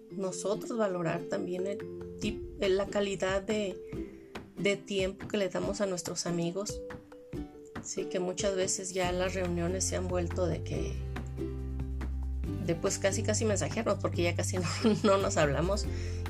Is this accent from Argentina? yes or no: no; Mexico; hemos pasado por muchas y como mexicanos nos podemos apoyar en más